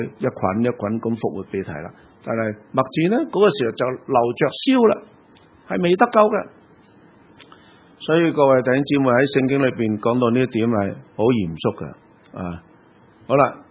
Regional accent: Hong Kong; 你知道我哋香港人咧好唔习惯睇书

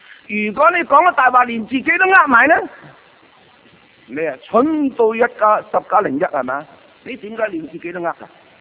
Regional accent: China; 但我哋中国人就系咁嘅喎吓

